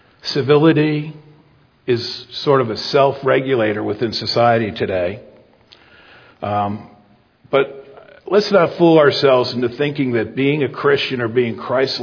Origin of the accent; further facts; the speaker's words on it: Hartford, Connecticut, United States; also born or lived in Canada; You know, we immigrated to the United States when I was just a year old. We immigrated from Canada. We lived in a environment in Hartford, Connecticut, where everybody spoke French.